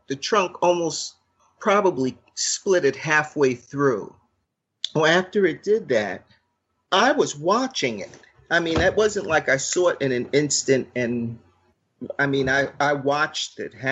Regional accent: Brooklyn, New York, United States; at the time I grew up in Brooklyn, fully urban area, and we lived in an apartment building that was above a jewelry store.

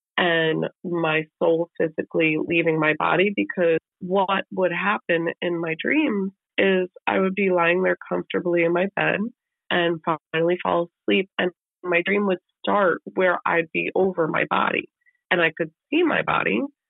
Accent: New York, United States; born there; So I was born in 1983 in Hudson Valley, New York.

